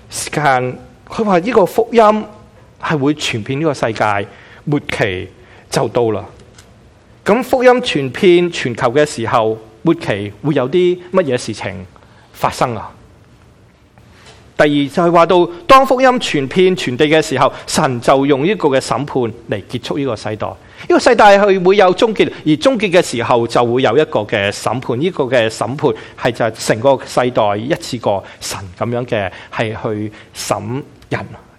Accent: Guangdong, China; 又系知道我哋广东人中意食嘢嘅

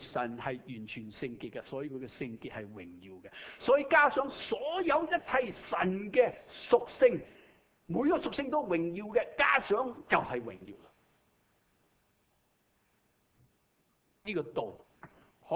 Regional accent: Shanghai, China; 我系上海人，你知道系咪啊

